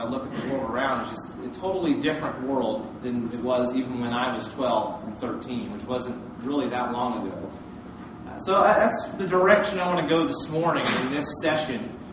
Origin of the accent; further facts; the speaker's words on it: Vermont, United States; I grew up in Vermont, so I'm not as familiar with this area of the country as most people who live around here.